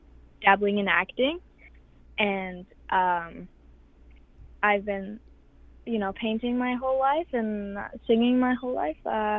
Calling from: Akwesasne, New York, United States; Home reservation of Wakusetsnet, right on the border of Canada and America, New York and Ontario.

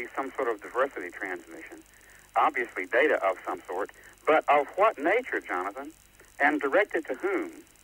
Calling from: Nashville, Tennessee, United States; I'm calling from Nashville, Tennessee in the U.S.

